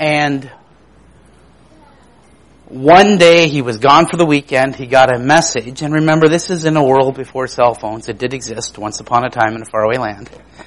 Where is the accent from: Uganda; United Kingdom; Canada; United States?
Canada; I'm Canadian. We don't even understand what that means.